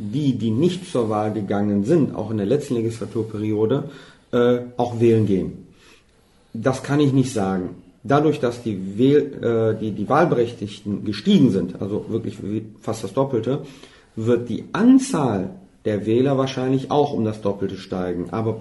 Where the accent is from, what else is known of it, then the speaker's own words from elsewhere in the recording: Germany; Ich bin Deutscher, lebe hier, habe aber Migrationshintergrund